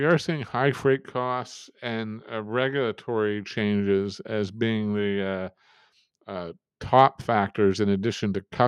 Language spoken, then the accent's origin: English; Canada; Look, we're Canadian, so we're going to bring a bit of a skewed perspective to this.